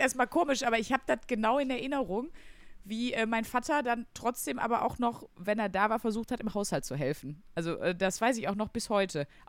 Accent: Wuppertal, North Rhine-Westphalia, Germany; born or raised there; also born or lived in Wesel

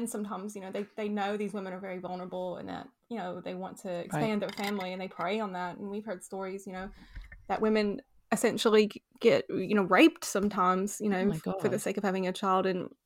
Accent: Kentucky, United States; I'm from the South originally.

